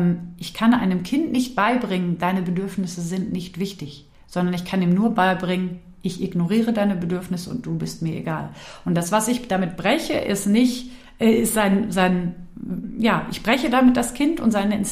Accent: Unna, North Rhine-Westphalia, Germany; also ich komme in dem Fall aus Unna, bin also eher NRW-weit unterwegs

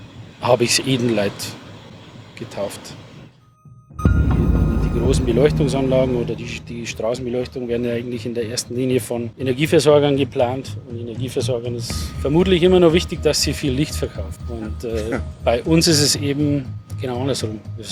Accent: Moosburg, Bavaria, Germany; Zwischen Freising und Landshut liegt Moosburg und da bin ich geboren, da komme ich her. Ich bin auf einer kleinen, auf einem kleinen landwirtschaftlichen Betrieb eigentlich aufgewachsen

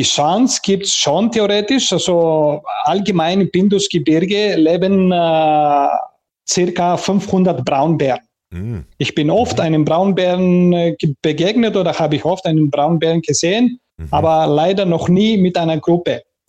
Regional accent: Metsovo, Epirus, Greece; zu meinem Heimatdorf Metsovo und dort wandern wir am Bärentrail, am sogenannten Ursa-Trail, weil wir sprechen ein Dialekt bei mir im Dorf Metsovo, ein Dialekt, was altromanische Wurzeln hat.

